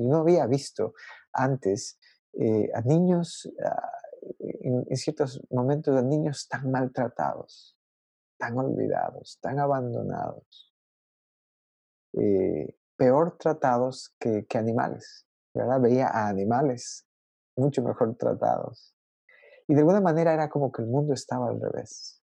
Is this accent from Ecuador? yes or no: yes; Ecuador; He visto pobreza en mi país, en Ecuador.